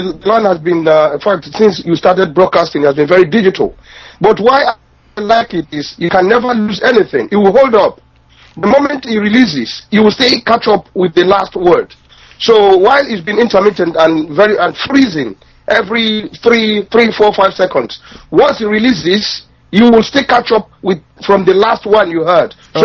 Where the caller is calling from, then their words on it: Ukraine; I'm calling from Ukraine.